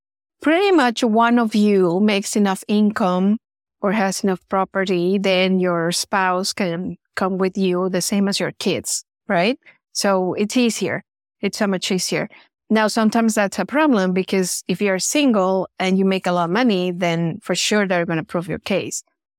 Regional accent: Mexico City, Mexico; I am from Mexico City, so I can speak, you know, that in Mexico City, you have a lot.

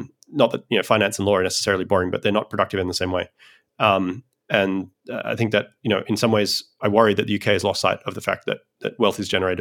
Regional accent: Australia; now in United States; I'm an Australian originally who migrated to the United States.

